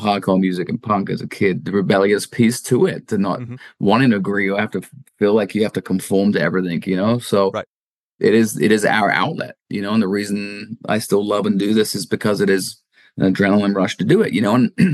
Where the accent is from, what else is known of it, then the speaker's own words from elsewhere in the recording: Peterborough, East of England, United Kingdom; my hometown is Peterborough United